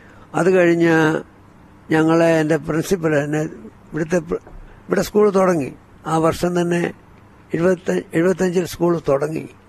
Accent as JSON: {"language": "Malayalam", "region": "Kerala", "country": "India", "said": "ആ സമയത്ത് രണ്ട് മലയാളികളാണ്, ഞാനും അദ്ദേഹം മാത്രമേ ഉള്ളൂ മലയാളി. ഞാൻ രണ്ടാമത്തെ"}